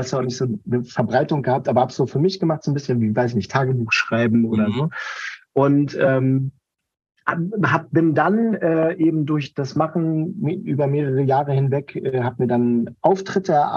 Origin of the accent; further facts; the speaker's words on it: Berlin, Germany; Ich bin aus Berlin. Ich bin gebürtiger Berliner.